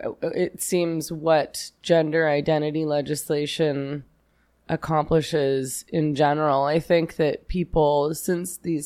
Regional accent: Canada; No, I'm actually Canadian.

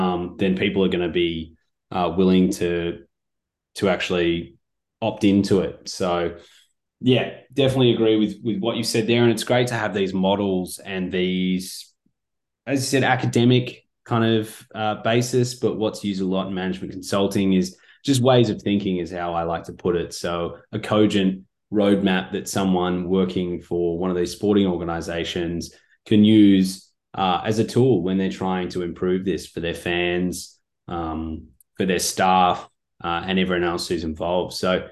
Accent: Australia; as an Australian, when England get beat, it's always special

